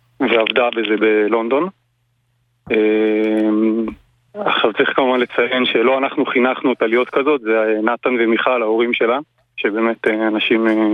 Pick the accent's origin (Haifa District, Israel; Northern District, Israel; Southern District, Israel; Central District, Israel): Northern District, Israel; Malkia; מקיבוץ מלכיה.